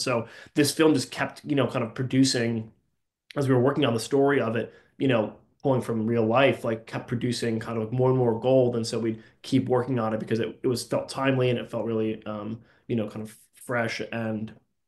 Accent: New Jersey, United States; We're from New Jersey, and there was a little theater in town.

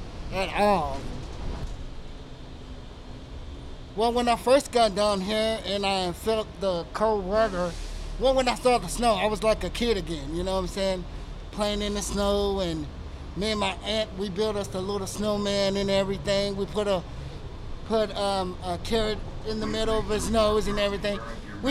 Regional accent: Longview, Texas, United States; also born or lived in Detroit; I'm from East Texas. I'm from Longview, Texas.

